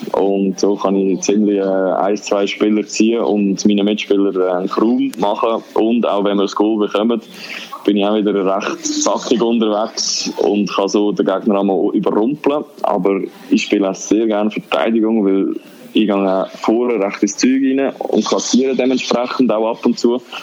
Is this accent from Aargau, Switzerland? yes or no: yes; Aargau, Switzerland; Ja, also mal als Aargauer in Bern musst du wirklich...